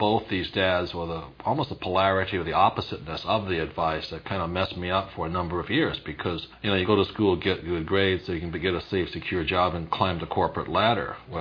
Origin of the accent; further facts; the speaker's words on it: Hawaii, United States; born there; Well, some of you know I was born in Hawaii, a fourth generation Japanese American, and my father was the head of education in the state of Hawaii